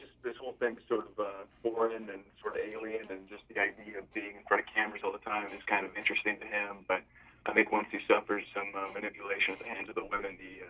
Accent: Alberta, Canada; I'm from Alberta, which is more or less the Texas of Canada.

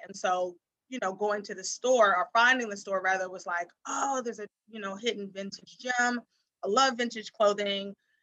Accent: Washington, District of Columbia, United States; From the time that I was little, so I grew up in Washington, D.C.

